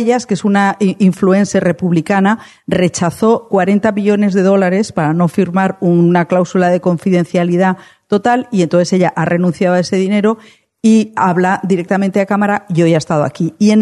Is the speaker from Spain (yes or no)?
yes; Madrid, Community of Madrid, Spain; No soy de Burgos, soy de Madrid, pero yo me he bañado toda la vida